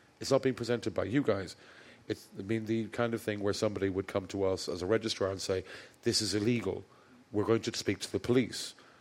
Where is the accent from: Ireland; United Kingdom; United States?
Ireland; And bear in mind, I am Irish, so, you know, you never want to ask me directions.